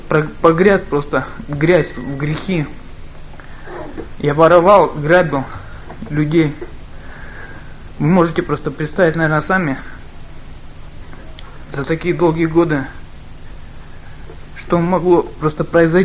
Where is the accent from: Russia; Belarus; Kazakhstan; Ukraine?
Kazakhstan; Zhezkazgan, Ulytau Region; also born or lived in Kyrgyzstan; Родился я в Киргизии. В очень бедной семье. Когда мне было полгода, мы уехали. Моя мама с папой взяли меня на руки, взяли чемоданчик с вещами и уехали в Казахстан на заработки. Это центральный Казахстан, город Жезказган